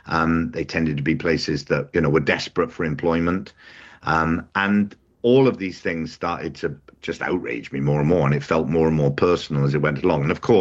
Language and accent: English; Newport, Wales, United Kingdom; it turns out that when I was born, and I was born in Newport in South Wales